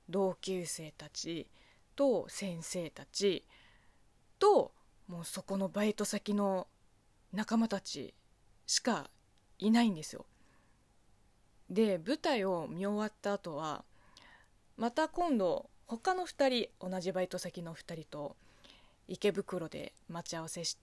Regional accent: China; now in Japan; 一応在日中国人として発信はしてますけれども、おそらくね、典型的な中国人ではないので、

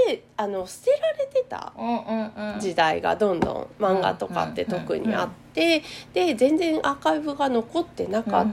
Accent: Karatsu, Saga, Japan; 佐賀県唐津市に私は出身なんですけれど、はい、こっちに戻ってゲストハウスをやりたいと思ってる

